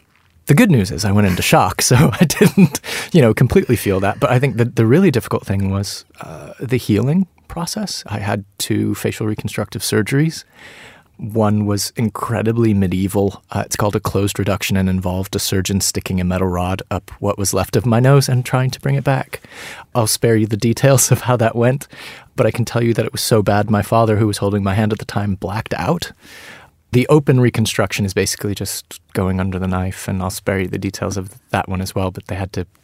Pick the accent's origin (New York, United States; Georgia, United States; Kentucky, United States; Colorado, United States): Colorado, United States; Colorado Springs; also born or lived in Scott Air Force Base; I grew up in Colorado Springs, actually. I'm from an Air Force family. I was born on Scott Air Base in 1978.